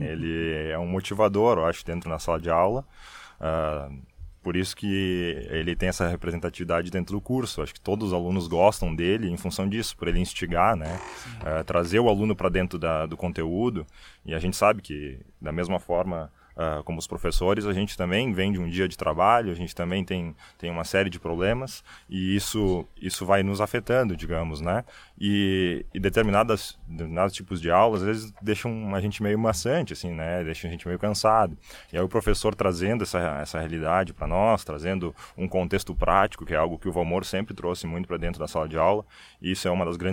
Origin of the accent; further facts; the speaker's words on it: Porto Alegre, Rio Grande do Sul, Brazil; born there; also born or lived in Muçum; now in Encantado, Brazil; Eu nasci em Porto Alegre, morei em Mussum, agora estou morando em Encantado.